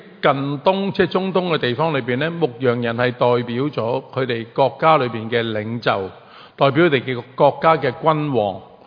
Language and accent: Cantonese; China; 我哋中國人